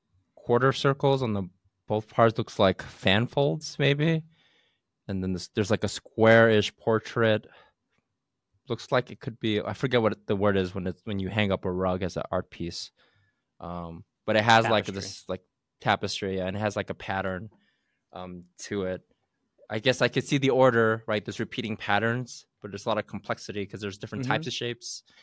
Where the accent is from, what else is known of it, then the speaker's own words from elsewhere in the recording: United Kingdom; I'm British, Joseph. I'm half British, Joseph. Half British, Joseph. I can say whatever I want about my home country.